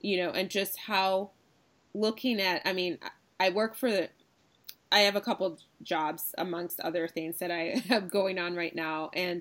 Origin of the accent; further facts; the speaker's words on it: Ann Arbor, Michigan, United States; And I'm from Ann Arbor. Median income is 100,000.